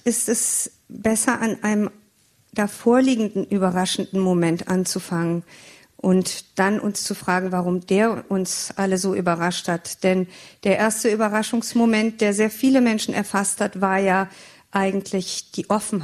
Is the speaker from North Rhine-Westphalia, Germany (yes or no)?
no; Boppard, Rhineland-Palatinate, Germany; born there; now in Berlin, Germany; Meine Mutter ist in Boppard am Rhein geboren, ist Rheinländerin. Ich bin in Boppard am Rhein geboren, bin Rheinländerin. Insofern habe ich mich vielleicht in Berlin gut integriert und angepasst.